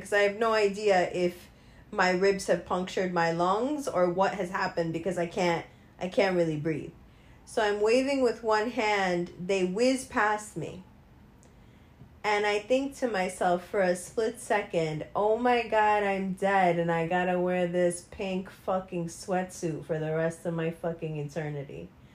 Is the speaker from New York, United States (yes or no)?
yes; New York, United States; I was really far away from the steering and the airbag, but that's just because I'm from New York.